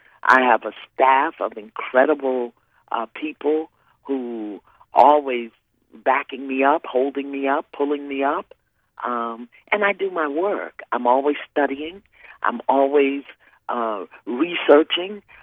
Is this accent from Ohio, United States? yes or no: no; Brooklyn, New York, United States; I'm from Brooklyn.